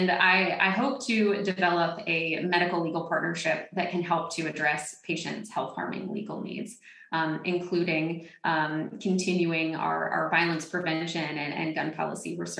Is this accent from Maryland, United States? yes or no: no; Florida, United States; also born or lived in South Alabama; Yeah, so I grew up in Northwest Florida and South Alabama. I grew up in an entrenched gun culture